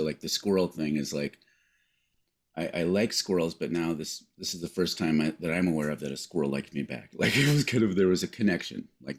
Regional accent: Minnesota, United States; And I'm a Minnesotan, so desert is hard for me to wrap my brain around.

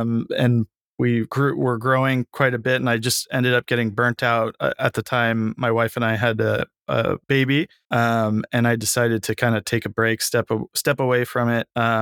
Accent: San Francisco, California, United States; because I grew up in San Francisco and I'm a big fan of the Mission style burrito with, you know, the wrap that you can get in a lot of great taquerias in town here.

